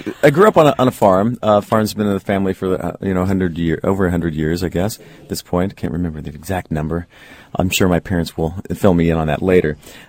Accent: Broadlands, Illinois, United States; I consider Champaign, Urbana, you know, my hometown, the whole community, originally from Broadlands, that's the address.

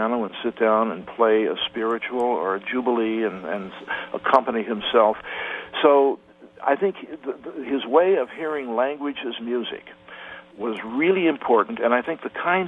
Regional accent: Hannibal, Missouri, United States; I come from Hannibal

